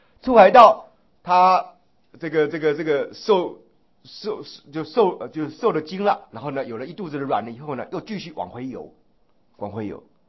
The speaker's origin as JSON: {"language": "Chinese", "town": "Zhonghe", "region": "New Taipei", "country": "Taiwan", "tie": "born or raised there", "also_born_or_lived": "Daxi", "said": "因为我出生在大溪啊，后来搬到中和连城路，偶尔有到被带到台北来"}